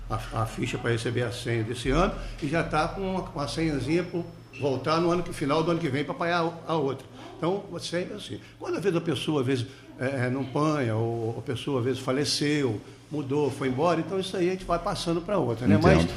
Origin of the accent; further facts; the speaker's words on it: Itaperuna, Rio de Janeiro, Brazil; eu e mais um amigo, né, que somos lá de Itaperuna